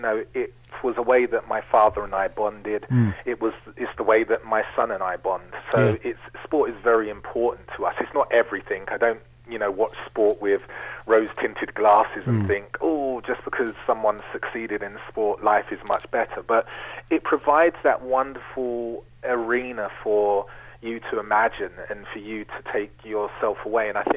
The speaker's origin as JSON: {"language": "English", "region": "England", "country": "United Kingdom", "tie": "born there", "said": "Because I was born in England."}